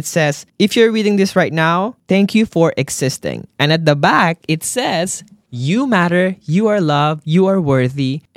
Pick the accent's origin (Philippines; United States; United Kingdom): Philippines; So as you guys might already know, I grew up in the Philippines